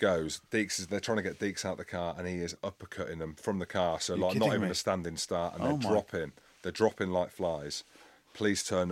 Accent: Leicester, East Midlands, United Kingdom; We're mongrel mob. We're from Leicester.

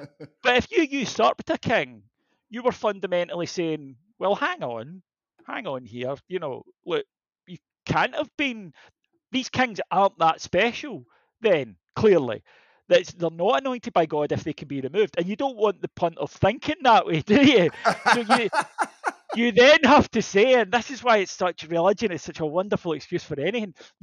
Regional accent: United Kingdom; because we're British

